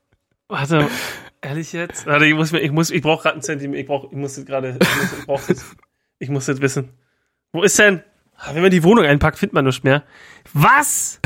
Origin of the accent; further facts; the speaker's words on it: Berlin, Germany; aber ich bin Berliner und ich gehöre dahin.